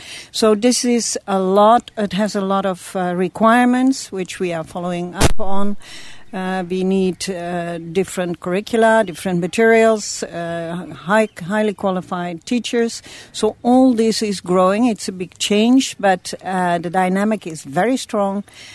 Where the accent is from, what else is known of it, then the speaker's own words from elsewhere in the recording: Netherlands; English is a second language; moved away; I'm originally from Holland, and I'm here since 71.